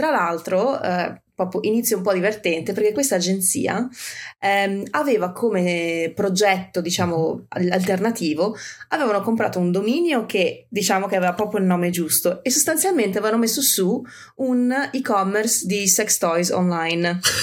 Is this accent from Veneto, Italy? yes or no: yes; Castelgomberto, Veneto, Italy; io sono cresciuta a Vicenza, in un paesino nella provincia, Castelgomberto, molto piccolino, e poi ho studiato a Padova